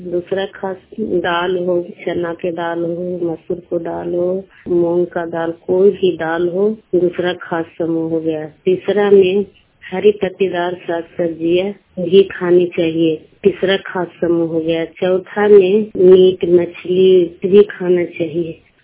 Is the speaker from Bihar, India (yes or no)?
yes; Ekangar, Bihar, India; एकंगर पंचायत की रहने वाली हूँ।